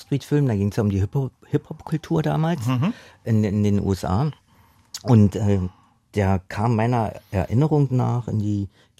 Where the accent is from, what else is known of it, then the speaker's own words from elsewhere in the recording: East Germany, Germany; Und Nachtboutique ist ein alter Begriff aus meiner Jugend in der DDR.